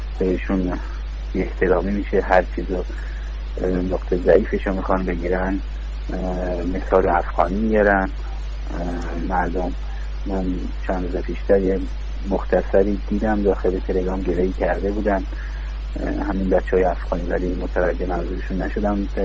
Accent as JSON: {"language": "Persian", "region": "Yazd", "country": "Iran", "said": "داخل مرکز شهر خودمون، مرکز شهر یزد"}